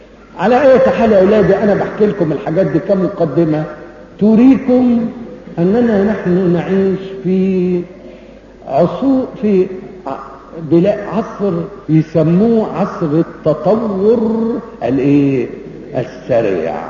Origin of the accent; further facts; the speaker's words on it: Egypt; وانا عشت وانا صغير متمتع بمصر دي متعة لا تتصوروها